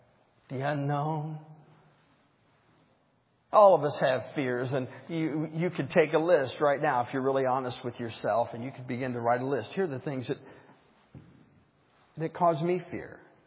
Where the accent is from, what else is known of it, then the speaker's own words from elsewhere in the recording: Ohio, United States; in my mind's eye growing up in Ohio, the color of the sky as it's turned in swirling clouds.